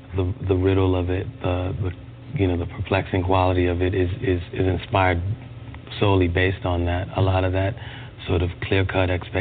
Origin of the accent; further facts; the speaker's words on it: Brooklyn, New York, United States; I mean, I'm from Brooklyn. You know, I started playing keyboards when I was 16 in my room